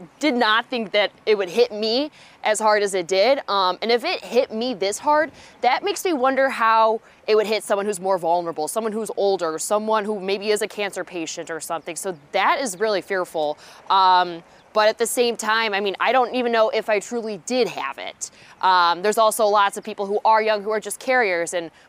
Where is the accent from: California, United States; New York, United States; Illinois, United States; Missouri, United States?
Illinois, United States; Chicago; I was actually planning on going home that weekend because I'm from Chicago and I was planning on seeing my parents that weekend.